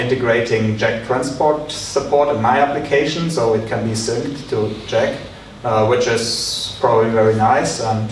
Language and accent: English; Austria; English is a second language; I'm from Austria